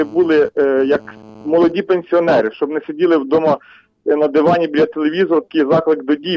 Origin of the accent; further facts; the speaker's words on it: Vinnytsia, Vinnytsia Oblast, Ukraine; я з Вінниці.